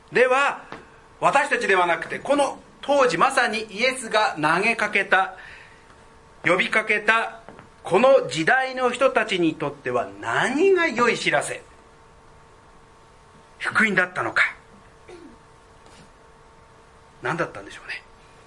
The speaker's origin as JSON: {"language": "Japanese", "town": "Hanno", "region": "Saitama", "country": "Japan", "said": "私は北ナザレではなく埼玉の西部飯能の出身です。そして飯能でなんですけど、昔はさらにその山奥、旧名栗村と呼ばれた非常に埼玉県の中でもど田舎の出身ですが"}